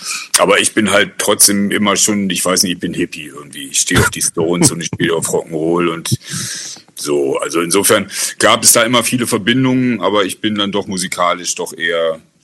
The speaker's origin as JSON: {"language": "German", "region": "Hamburg", "country": "Germany", "tie": "born or raised there", "said": "ich bin in Hamburg zur Schule gegangen, habe da auch Abi gemacht"}